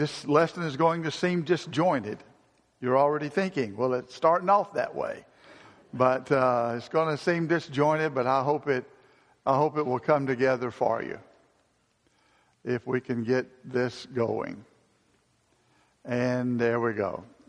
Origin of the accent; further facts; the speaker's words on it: Decatur, Alabama, United States; When I was growing up in Decatur, Alabama